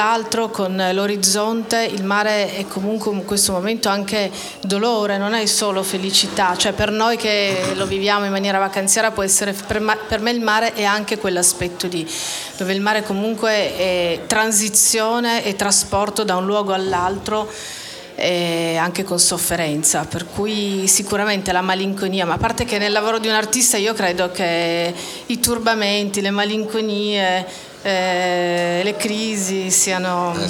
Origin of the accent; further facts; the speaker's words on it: Turin, Piedmont, Italy; da torinese si aveva la casa al mare, si andava in vacanza al mare, qua in Liguria.